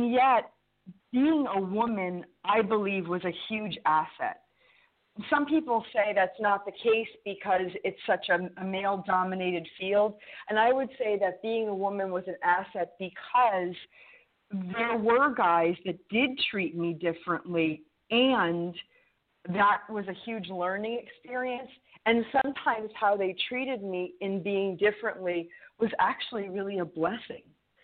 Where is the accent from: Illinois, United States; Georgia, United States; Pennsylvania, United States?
Pennsylvania, United States; So from growing up in Pennsylvania and then heading out into banking and from banking into law enforcement